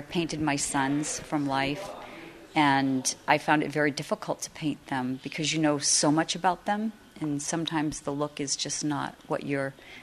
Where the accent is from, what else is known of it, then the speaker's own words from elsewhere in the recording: Maine, United States; I'm actually from Maine, and I came here to participate in a painting workshop.